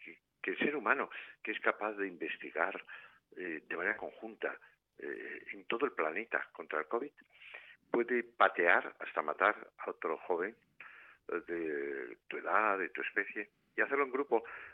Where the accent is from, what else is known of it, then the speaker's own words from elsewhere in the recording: Buenos Aires, Argentina; born there; porque nací allí, en Buenos Aires